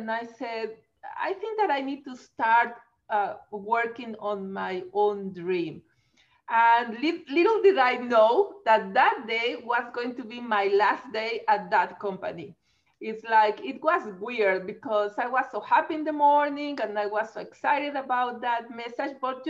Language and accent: English; Mexico; English is a second language; since I am originally from Mexico, as you can see in my accent, right? So I am from Mexico.